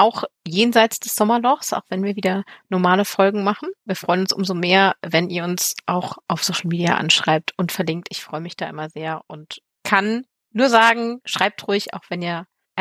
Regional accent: Rhineland-Palatinate, Germany; Ja, das ist das Dorf Sommerloch bei Bad Kreuznach. Das heißt Sommerloch, ist eine Ortsgemeinde im Landkreis Bad Kreuznach in Rheinland-Pfalz. Es war wirklich so, also so zwei Dörfer neben meinem Heimatdorf.

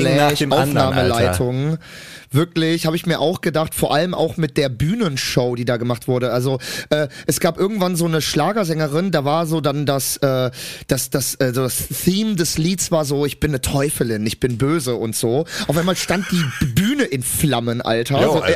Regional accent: Cologne, North Rhine-Westphalia, Germany; Das Ding ist, ich bin ja Kölner. Und als Kölner wächst du mit dem Karneval auf.

